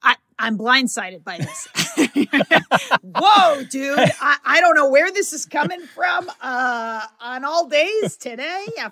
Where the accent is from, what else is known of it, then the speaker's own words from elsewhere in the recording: Seekonk, Massachusetts, United States; So I grew up in Seekonk, Massachusetts.